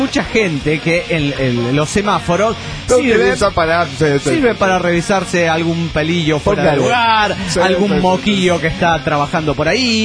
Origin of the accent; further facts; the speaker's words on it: Juliaca, Puno, Peru; de Juliaca, Perú.